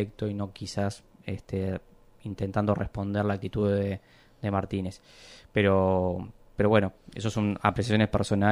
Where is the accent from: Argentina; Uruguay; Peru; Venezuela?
Uruguay; Lo que sí a mí me hubiera gustado como uruguayo